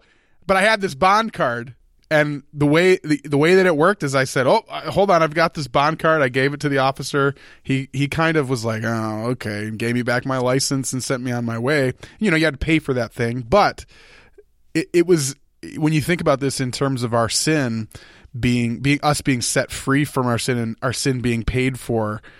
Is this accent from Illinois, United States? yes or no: yes; Illinois, United States; but I grew up in Illinois, and my dad had some ties with the police there.